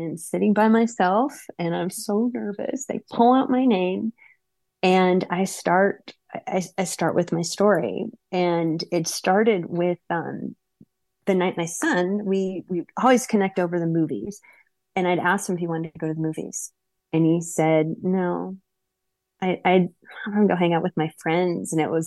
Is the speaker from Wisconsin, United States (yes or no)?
yes; Wisconsin, United States; I'm from Wisconsin and it doesn't matter.